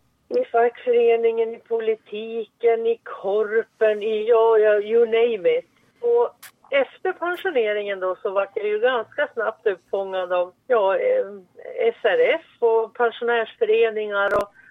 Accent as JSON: {"language": "Swedish", "town": "Sundsvall", "region": "Västernorrland County", "country": "Sweden", "tie": "born or raised there", "said": "Jag är född i Sjöböle i Sundsvall. Och bodde många år i Sundsvall innan då maken och jag sa upp oss från våra jobb, köpte värdshus och flyttade västerut. Och sen dess har vi bott här uppe."}